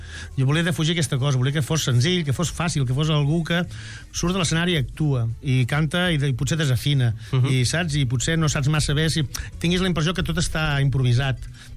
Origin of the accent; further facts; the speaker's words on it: Catalonia, Spain; accent: Catalan; espanyol, jo tinc accent català, no sé si colarà